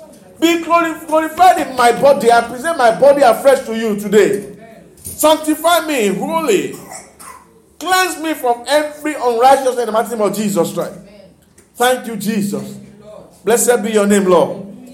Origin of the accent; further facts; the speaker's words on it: Nigeria; I remember when we were growing up in Nigeria, if the governor is visiting the state or the president is coming to your state that time